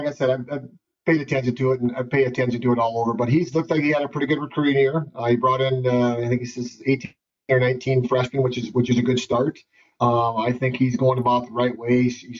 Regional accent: Parkersburg, Iowa, United States; It was 18 miles away. I'm from Parkersburg, Iowa.

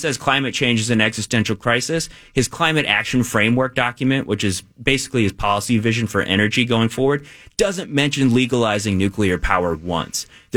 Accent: Wisconsin, United States; I'm from Wisconsin. I have no dog in the hockey hunt, right?

